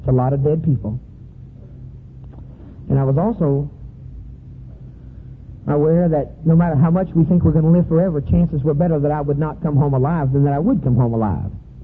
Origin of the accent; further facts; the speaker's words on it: United States; I'm an American. I'm a Georgian, and I'm a Texan. I'm a Louisiana, and I'm an Arkansas, an Arkansan.